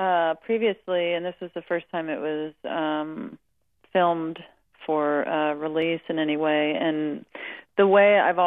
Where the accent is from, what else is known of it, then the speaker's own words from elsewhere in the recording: Spring, Texas, United States; also born or lived in Jackson, Mississippi / Pass Christian, Mississippi; Yeah, I was born in Jackson, Mississippi, and then we moved down to the Gulf Coast to past Christian, Mississippi. Mm-hmm. And then we moved to Spring, Texas, which is a smaller town outside of Houston.